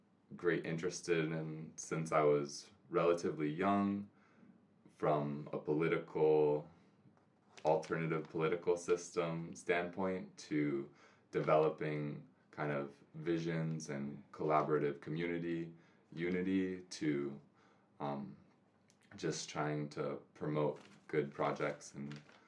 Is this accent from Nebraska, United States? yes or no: no; Seattle, Washington, United States; Near Seattle, Washington, I grew up mostly.